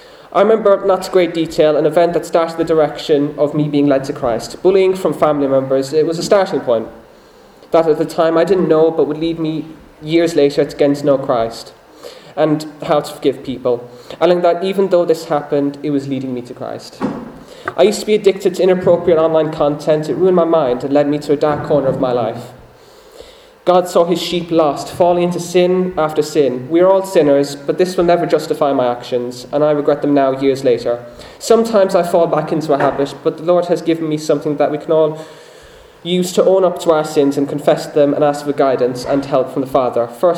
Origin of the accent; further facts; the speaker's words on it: England, United Kingdom; born there; I was born in England 24th of June 2004.